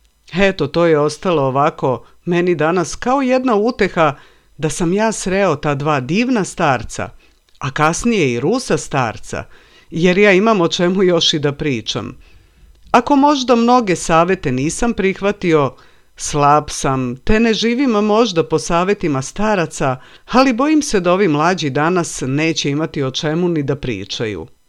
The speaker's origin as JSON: {"language": "Serbian", "town": "Peć", "region": "Peja District", "country": "Kosovo", "tie": "born or raised there", "said": "rekao sam mu da sam rodom iz Metohije, iz Pećkog kraja."}